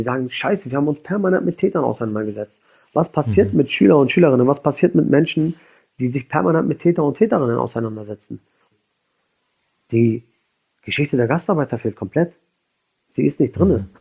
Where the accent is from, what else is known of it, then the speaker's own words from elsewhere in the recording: Schleswig-Holstein, Germany; wenn ich sage, ich komme aus Schleswig-Holstein oder aus Deutschland.